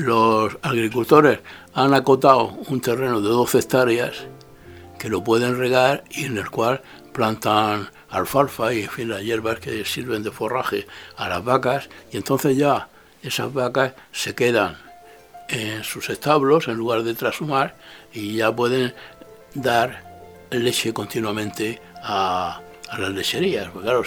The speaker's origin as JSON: {"language": "Spanish", "region": "Region of Murcia", "country": "Spain", "said": "Yo en mi tierra de Murcia lo he visto hasta en el ayuntamiento puesto agua para todos"}